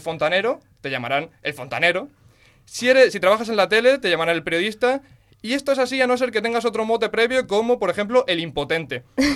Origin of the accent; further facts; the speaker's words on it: Aspe, Valencian Community, Spain; Una aclaración, juro por las fiestas de mi pueblo que esto no ocurre en Aspe.